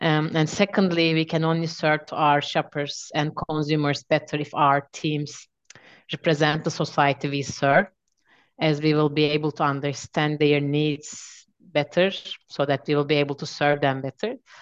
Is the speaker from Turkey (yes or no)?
yes; Turkey; I'm originally from Turkey.